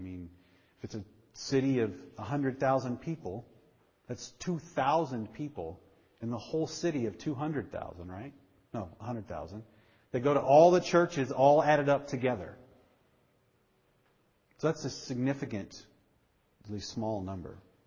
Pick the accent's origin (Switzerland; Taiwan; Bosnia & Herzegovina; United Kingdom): United Kingdom; England; now in United States; compared to your childhood growing up in England?